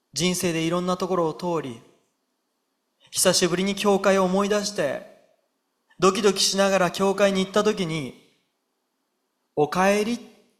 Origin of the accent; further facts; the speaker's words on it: Kanto, Japan; moved away as an adult; 関東で生まれ育ったんですけど、九州に移りました。